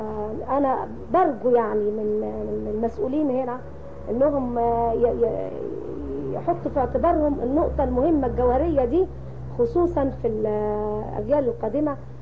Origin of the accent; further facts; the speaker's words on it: Egypt; احنا عندنا في مصر يعني خلينا التفسير متطور شوية